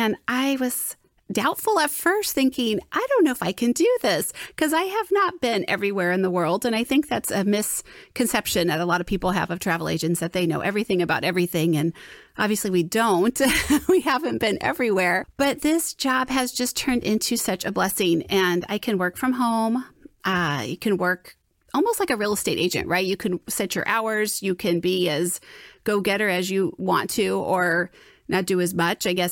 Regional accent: West Coast, United States; I think just growing up on the West Coast too, you know, it's a lot easier to get there from the West Coast than it is from the Midwest or the East Coast.

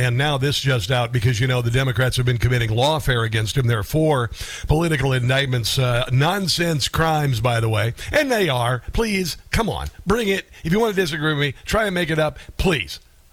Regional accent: Iowa, United States; I come from the Midwest in Iowa, where people fight tooth and nail to get a job at the slaughterhouse, or fight tooth and nail for roofing jobs and whatnot.

